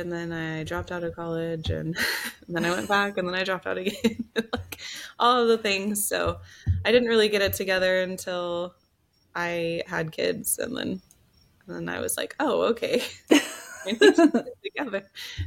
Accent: Oklahoma, United States; also born or lived in Texas; I grew up in a little bit of Texas and then Oklahoma. Just some small town stuff.

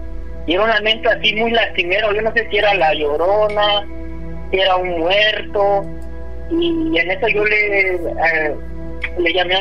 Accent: Tlalnepantla, State of Mexico, Mexico; now in New York, United States; Soy originario de ¿cómo se llama? Se llama Caracoles, pero la colonia se llama Tlalnepantla, Estado de México.

